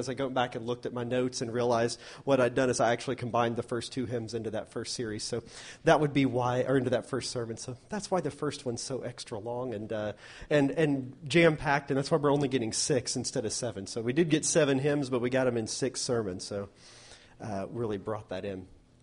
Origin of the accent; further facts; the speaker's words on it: Oklahoma, United States; You know, I grew up in Oklahoma, and in Oklahoma, there's that used to be Indian territory.